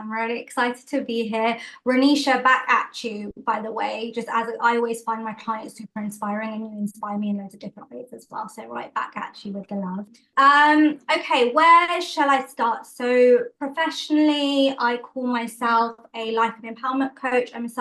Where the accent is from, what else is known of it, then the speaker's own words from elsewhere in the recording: London, United Kingdom; definitely being like Indian in Northwest London, it has its own unique identity. And I grew up kind of just outside of there in a predominantly white neighborhood.